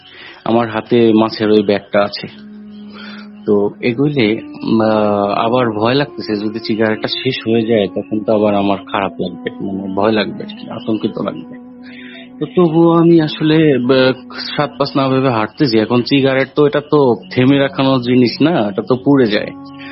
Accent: Gopalganj, Dhaka Division, Bangladesh; তো একবার হয় কি, আমি আমাদের বাড়ি হচ্ছে গোপালগঞ্জ

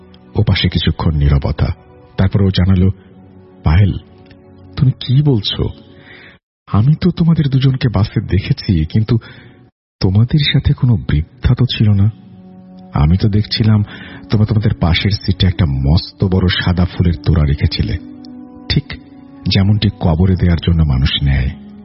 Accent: Thakurgaon, Rangpur Division, Bangladesh; now in Dhaka, Bangladesh; ঢাকা থেকে বলছি, আমার গ্রামের বাড়ি ঠাকুরগাঁও।

